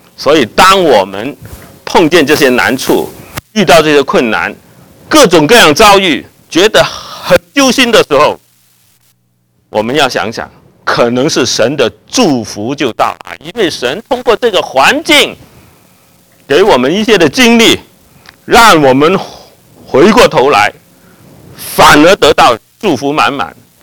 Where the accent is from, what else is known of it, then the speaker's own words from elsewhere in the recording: China; 他说要爱人如己，我们中国人有类似的说法，我们的中国人有类似的说法，但是不是这种说法。